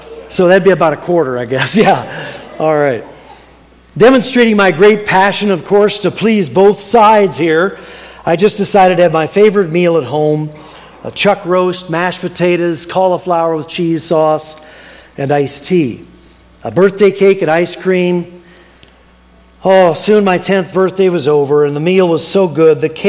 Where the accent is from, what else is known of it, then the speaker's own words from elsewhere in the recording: Rochester, New York, United States; born there; I was born in Rochester, New York.